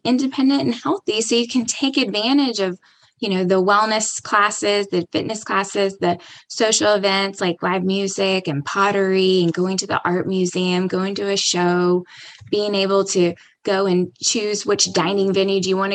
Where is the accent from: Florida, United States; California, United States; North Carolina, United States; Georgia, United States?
North Carolina, United States; I'm from North Carolina, so I'm a little biased.